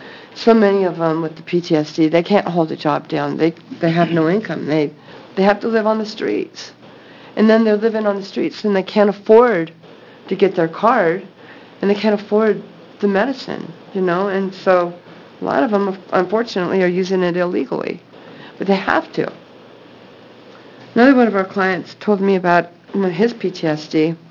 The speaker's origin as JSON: {"language": "English", "town": "Eugene", "region": "Oregon", "country": "United States", "said": "I'm from Eugene."}